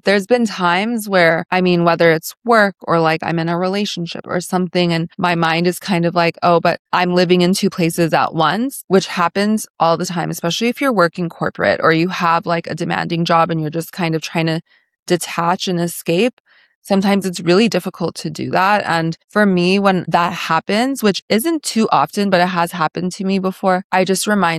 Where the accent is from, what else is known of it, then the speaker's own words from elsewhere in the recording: Australia; I grew up in Australia and my mom is from America.